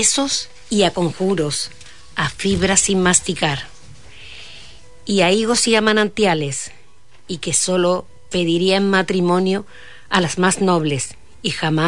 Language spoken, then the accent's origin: Spanish; Villanueva de los Castillejos, Andalusia, Spain; also born or lived in El Almendro; Y decir que soy, como habéis dicho, andevaleña y soy de Villanueva de los Castillejos y del Almendro. De los dos pueblos soy, por parte de padre y de madre.